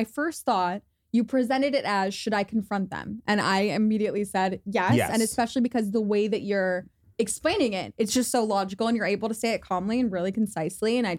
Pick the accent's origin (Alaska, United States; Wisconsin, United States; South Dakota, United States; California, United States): California, United States; Los Angeles; So I'm not that far east, but compared to Venice, I'm very far